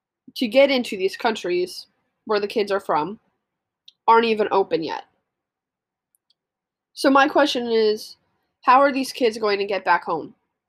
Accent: United States; I'm an American. I am privileged enough to live in a country where we have pretty good education.

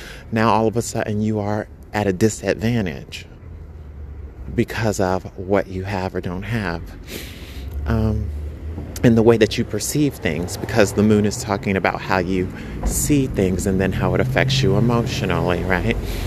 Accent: New York, United States; Like, how could you be a New Yorker and not learn that, right? So I think like as a New Yorker, we're privileged in that way.

